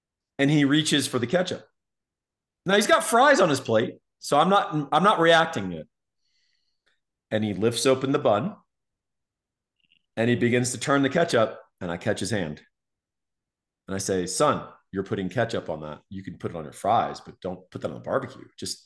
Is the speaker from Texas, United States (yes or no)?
yes; Texas, United States; And the guy goes, where are you from? And I said, Texas.